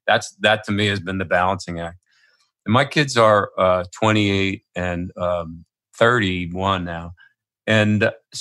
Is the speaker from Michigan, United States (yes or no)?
no; Philadelphia, Pennsylvania, United States; I mean, we grew up in Philadelphia. We were never, I was never home.